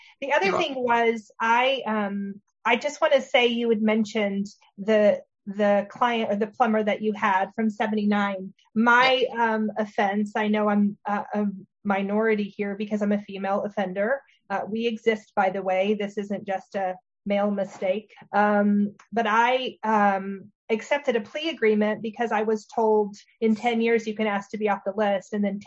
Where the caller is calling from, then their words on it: Arkansas, United States; I'm tuning in from Arkansas.